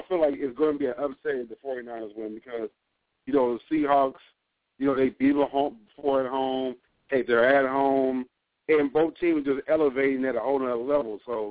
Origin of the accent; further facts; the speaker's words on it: Texas, United States; also born or lived in New Jersey; I wait for my hometown, home state to be more exact, New Jersey. Then we take it on down right here to Texas, where I was raised.